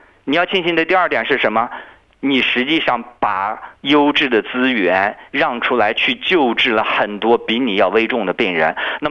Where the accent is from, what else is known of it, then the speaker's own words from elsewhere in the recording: China; now in Australia; 我都在澳洲了，我很多亲戚还要找到我，让我帮他们找关系，能够插队，能够尽早的到最优的医院，因为我来自于华西